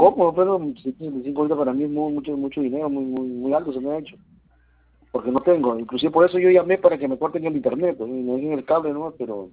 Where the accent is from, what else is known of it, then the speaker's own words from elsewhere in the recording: Tumbes, Peru; y soy de Tumbes, solo de Tumbes